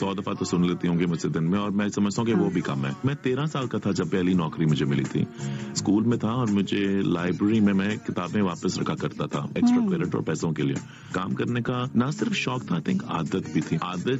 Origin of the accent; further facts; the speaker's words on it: New York, United States; also born or lived in Pakistan; میری فیملی جو ہے ہم لوگ پنجاب کے ہیں, مگر زیادہ سے زیادہ جو میں نے اپنی زندگی گزاری وہ نیو یارک میں گزاری ہے. میں 2 سال کا تھا جب میں ملک سے باہر چلا گیا تھا. میں واپس پاکستان آیا تھا جب میں 18 سال کا تھا.